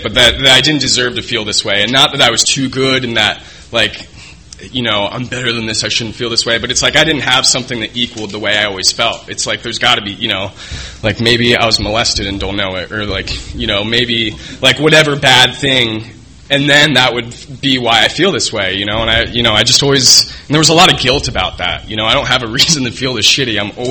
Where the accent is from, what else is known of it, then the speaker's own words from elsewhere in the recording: Alexandria, Virginia, United States; now in San Diego, United States; I hit bottom here in San Diego. I'm from Alexandria, Virginia, originally.